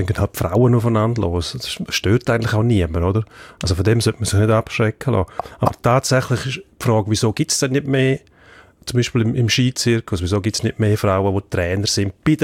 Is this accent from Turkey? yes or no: no; Switzerland; bei uns in der Schweiz